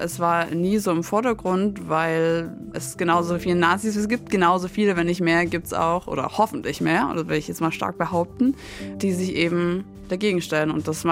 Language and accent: German; Chemnitz, Saxony, Germany; now in Worms, Germany; ich komme ursprünglich aus Chemnitz bei Leipzig, also aus Sachsen, und bin dann nach, oh Gott, nach Worms gezogen.